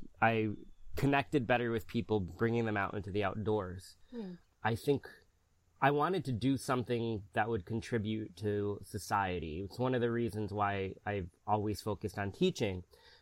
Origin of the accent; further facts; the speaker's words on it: New York, United States; And I grew up in the Hudson Valley